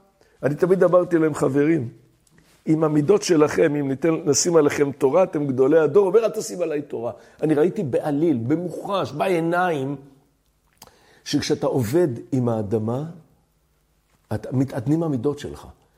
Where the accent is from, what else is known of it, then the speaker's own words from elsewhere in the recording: Jerusalem, Jerusalem District, Israel; אני בחיים לא הייתי חקלאי, אני גדלתי בירושלים